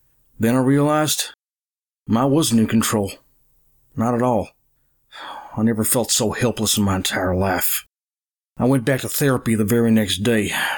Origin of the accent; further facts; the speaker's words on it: Portsmouth, Ohio, United States; my coffeehouse tour took me further and further east until I got back to my hometown of Portsmouth, Ohio. It felt good to be back.